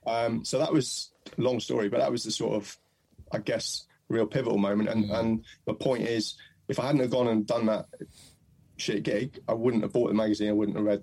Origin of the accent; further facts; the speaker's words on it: Wales, United Kingdom; I am Welsh. My parents are from London, but I'm Welsh, yeah.